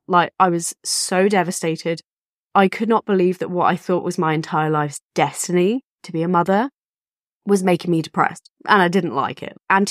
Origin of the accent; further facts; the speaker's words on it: England, United Kingdom; now in Phoenix, United States; I am a mum of two girls, Lily and Isabel. I'm from England, but I live in Phoenix, Arizona. I married an American named Matthew.